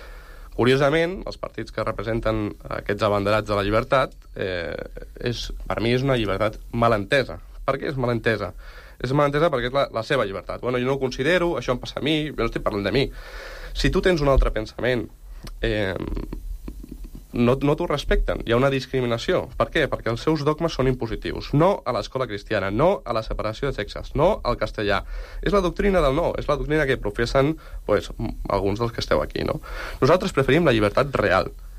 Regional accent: Catalonia, Spain; nosaltres, que som espanyols, que som catalans, que som europeus

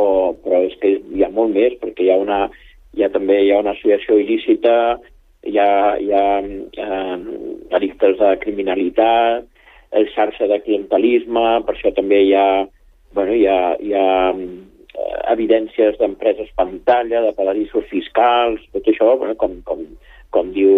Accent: Catalonia, Spain; jo crec que em sobta una mica com a ciutadans catalans tota aquesta història

